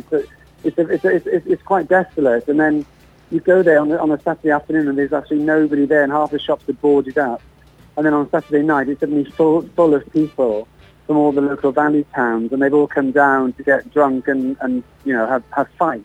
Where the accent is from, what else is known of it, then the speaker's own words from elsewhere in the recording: Bridgend, Wales, United Kingdom; also born or lived in York; but I grew up in Bridgend in South Wales.